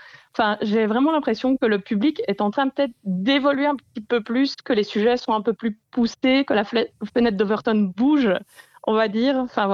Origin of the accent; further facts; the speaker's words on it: Wallonia, Belgium; je suis de Belgique, du sud de la Belgique. Ça vend moins du rêve que le sud de la France, mais c'est sympa aussi, à côté du Luxembourg.